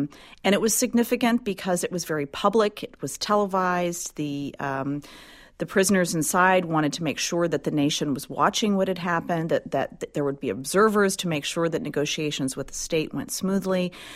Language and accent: English; Detroit, Michigan, United States; I grew up in Detroit, Michigan